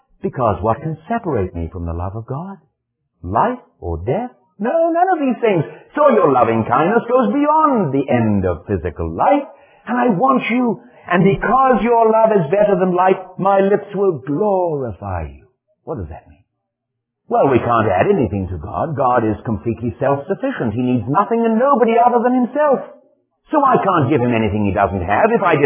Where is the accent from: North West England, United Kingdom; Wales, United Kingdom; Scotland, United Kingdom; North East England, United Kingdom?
Wales, United Kingdom; I can't sing much anymore, although I'm Welsh.